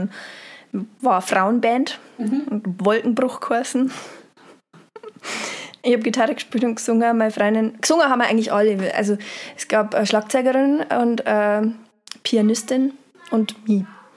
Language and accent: German; Bavaria, Germany; Ja, man hört es wahrscheinlich immer noch. Niederbayern. Niederbayern, Straubing, Landau, Isar, die Gegend. Da komme ich ursprünglich her.